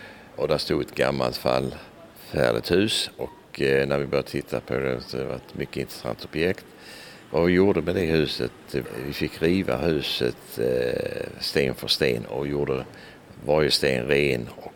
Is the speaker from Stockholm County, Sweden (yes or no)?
no; Malmö, Skåne, Sweden; Nej, jag är ursprungligen från Malmö, född i Malmö.